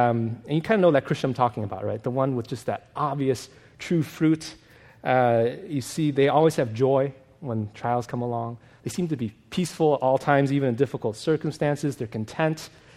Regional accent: New York, United States; now in Los Angeles, United States; I've been in LA for now 20 years. I'm originally from New York.

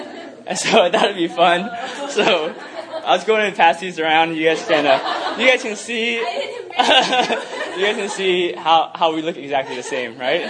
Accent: San Francisco, California, United States; you know, me and Mel, Dave and Jamie, we're all from San Francisco

